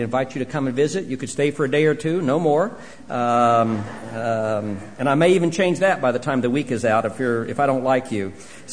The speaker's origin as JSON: {"language": "English", "region": "Vermont", "country": "United States", "said": "I was from Vermont. She was from Mississippi. So why not move to New Jersey, right?"}